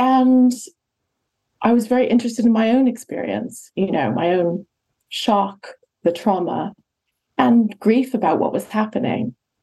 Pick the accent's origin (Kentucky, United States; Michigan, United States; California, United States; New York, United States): California, United States; moved away as an adult; now in United Kingdom; So I'm from California originally. Many, many years ago, I was at UCLA as an undergraduate, and I spent a year at Sussex University, and I had an absolutely wonderful time.